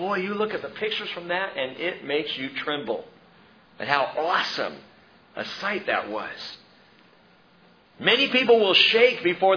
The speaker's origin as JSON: {"language": "English", "region": "California", "country": "United States", "tie": "born or raised there", "said": "being a child growing up in Southern California, earthquakes didn't bother me at all."}